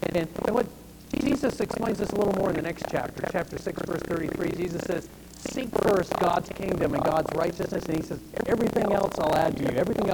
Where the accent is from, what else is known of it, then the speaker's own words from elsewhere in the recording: Northeast, United States; I grew up in the Northeast where my parents were from Maine. I ate a lot of lobster growing up.